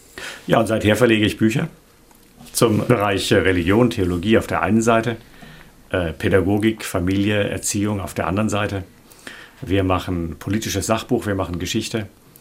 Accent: Freiburg, Baden-Württemberg, Germany; Ich komme aus Freiburg, Freiburg im Breisgau.

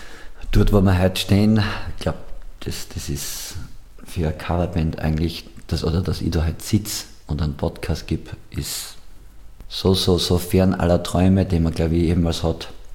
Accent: St. Peter im Sulmtal, Styria, Austria; Und ich bin ja aus St. Peter im Sulmtal, also das ist meine Heimat, das ist quasi die Nachbarortschaft

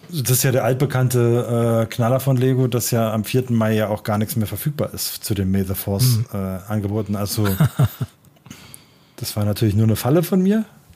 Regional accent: Bavaria, Germany; als Bayer habe ich sogar, glaube ich, einen frohen Leichnam in der Woche.

